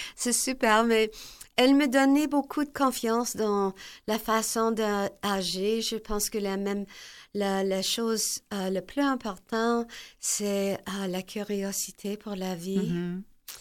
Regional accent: Quebec City, Quebec, Canada; born there; je suis Québécois. Que je reste à Québec, je suis née ici, c'est sûr, mais je suis Québécois.

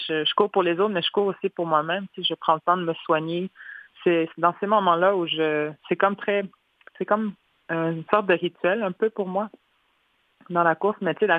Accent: Wemotaci, Quebec, Canada; now in Odanak, Canada; Je viens de Wamantashi, mais j'habite à Odanak.

